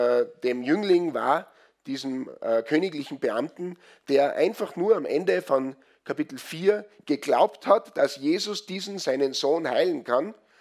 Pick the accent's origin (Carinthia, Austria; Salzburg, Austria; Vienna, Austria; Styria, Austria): Salzburg, Austria; now in Switzerland; Da, wo ich herkomme aus dem Pinzgau, gibt es die Regel